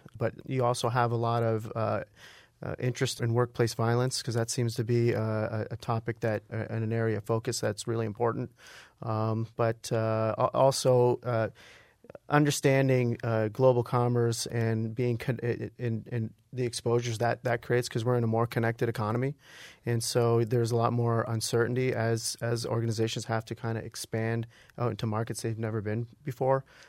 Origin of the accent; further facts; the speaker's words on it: Windsor, Ontario, Canada; being born and raised in Windsor, Ontario, but did all my professional schooling in Michigan.